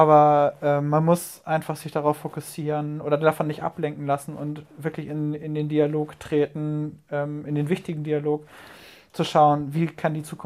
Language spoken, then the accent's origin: German; Itzehoe, Schleswig-Holstein, Germany; Ich komme gebürtig aus Itzehoe